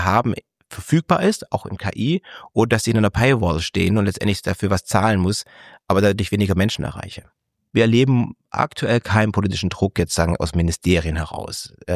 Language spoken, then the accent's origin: German; Baden-Württemberg, Germany; diese Anthroposie-Bewegung, die im Schwabenländle entstanden ist, wo ich herkomme